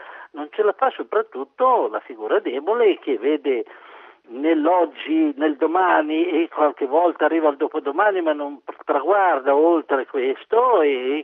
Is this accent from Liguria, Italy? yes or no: yes; Genoa, Liguria, Italy; Io sono di Genova, sì.